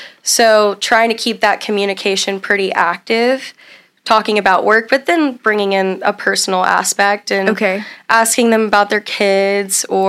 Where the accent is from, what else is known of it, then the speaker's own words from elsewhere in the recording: the South, United States; So I was born and raised to write thank you notes. I'm from the South.